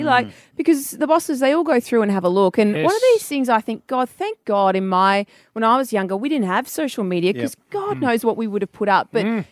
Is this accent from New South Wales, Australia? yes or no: no; Melbourne, Victoria, Australia; we grew up in Melbourne because of schooling and my dad's business.